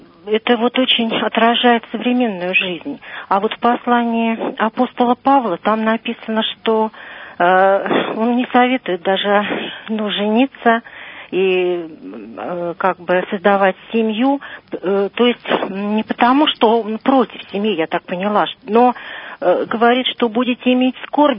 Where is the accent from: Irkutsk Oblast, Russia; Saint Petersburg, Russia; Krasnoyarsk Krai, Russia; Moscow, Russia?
Moscow, Russia; я из Москвы.